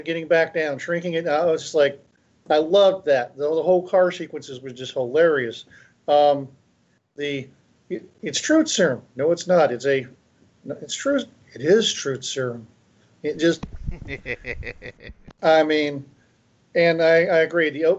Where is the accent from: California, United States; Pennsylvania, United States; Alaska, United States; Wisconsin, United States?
California, United States; San Francisco; now in Oklahoma, United States; I'm from San Francisco, in that area. That's where I was born, and before I moved to Oklahoma.